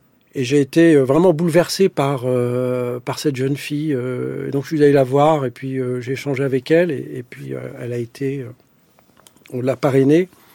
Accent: France; Moi, je me sens français. Je suis français. Mon pays, c'est la France.

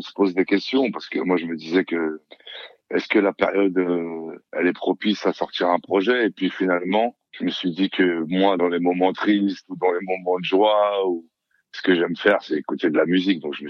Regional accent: France; born there; je suis né en France, je suis d'origine française, mais mes parents sont d'Algérie, donc j'ai aussi des origines algériennes.

